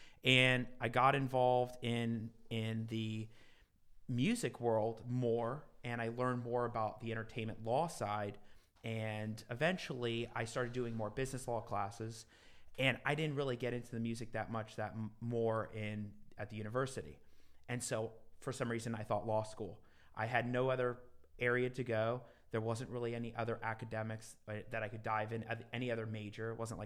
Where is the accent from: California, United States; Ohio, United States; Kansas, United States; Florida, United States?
Florida, United States; Miami; So I grew up in Miami. For the longest time I was there, probably about 20 years.